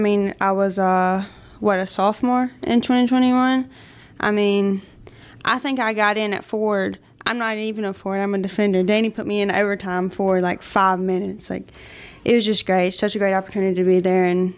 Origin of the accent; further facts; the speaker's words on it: Mississippi, United States; I mean, I'm from Greene County. We weren't the best in soccer, but coming to club, play club in Hattiesburg